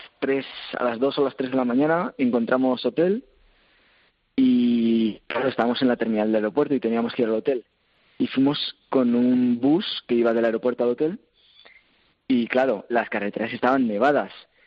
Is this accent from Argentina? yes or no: no; Zaragoza, Aragon, Spain; Entonces yo me iba a volver a Zaragoza, porque soy de Zaragoza.